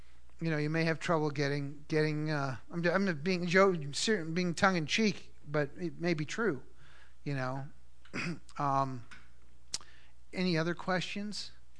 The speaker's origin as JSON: {"language": "English", "country": "United States", "said": "Where do we come from as Americans? America, we come from England. You know, we may not be English, some of us, but we come as a nation, a country comes out of England."}